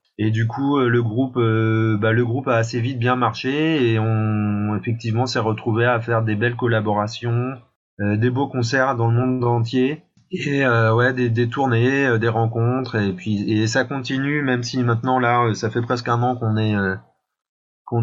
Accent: France; en tant que Français, on était assez bien placé pour découvrir cette musique

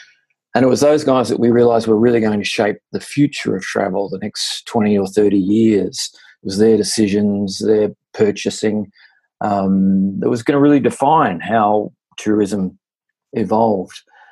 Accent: Australia; I grew up in Australia, but yeah, my folks, they traveled through Europe when they were younger and the US

